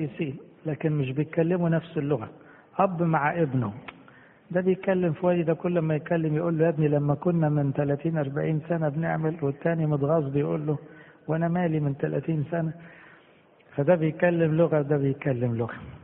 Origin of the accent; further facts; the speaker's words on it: Egypt; واحنا كمصريين الحمد لله لما بنتكلم بكل ايدينا ورجلينا